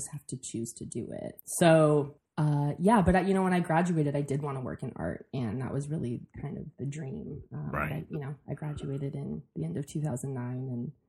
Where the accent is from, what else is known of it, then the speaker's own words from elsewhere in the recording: Arizona, United States; moved away as an adult; So I'm originally from Arizona.